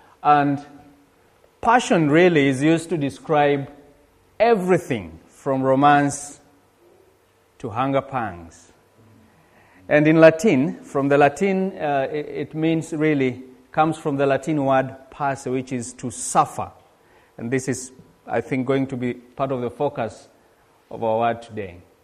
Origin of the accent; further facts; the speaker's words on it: Kenya; now in United Kingdom; we come from Kenya, and we are students at All Nations in our second year now.